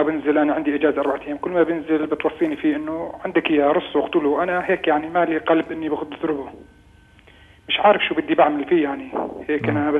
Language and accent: Arabic; Syria; now in Lebanon; انا غايب عنه وانا ساكن بلبنان وامه بسوريا، انا سوري.